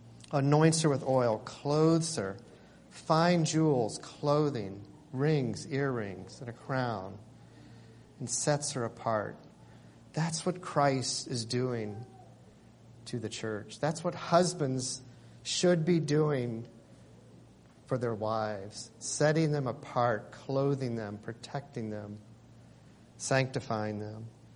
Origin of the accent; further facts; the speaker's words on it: the South, United States; I grew up in the South, and you could either be naked in the South, or you could be naked.